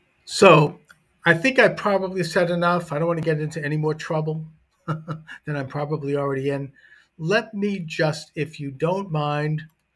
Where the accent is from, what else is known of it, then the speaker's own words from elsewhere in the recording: Boston, Massachusetts, United States; I'm at Bunker Hill Community College in Boston, my hometown, where I am majoring in sociology.